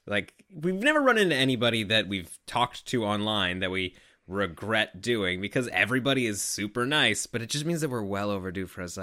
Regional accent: Canada; it's something that we forget about because we're Canadian and it's already happened for us.

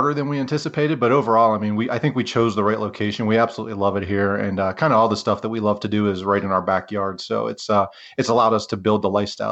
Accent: Pennsylvania, United States; And I grew up in Western Pennsylvania and somehow stumbled into this outdoors community. And there's not a whole lot of big mountains in Western Pennsylvania.

